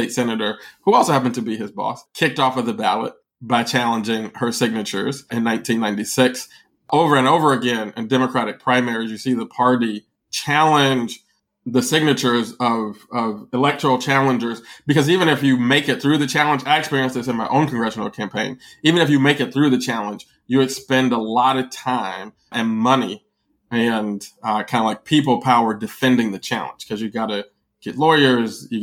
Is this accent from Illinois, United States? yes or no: yes; Chicago, Illinois, United States; Being a Chicagoan, it is particularly kind of jarring to me